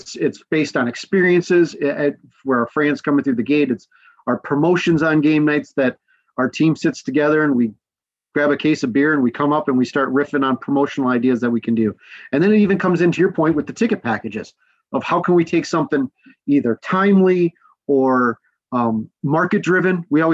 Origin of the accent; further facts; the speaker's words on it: Minnesota, United States; We're from Minnesota and we love our Juicy Lucy's here.